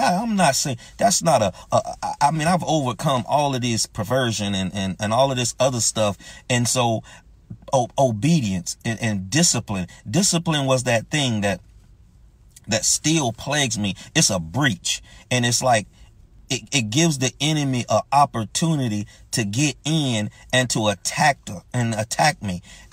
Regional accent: Florida, United States; I'm from Florida, so we got some real big oak trees.

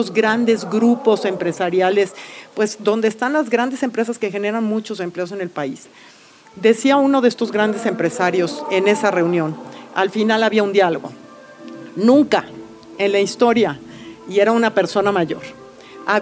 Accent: Mexico; los empresarios también somos pueblo de México

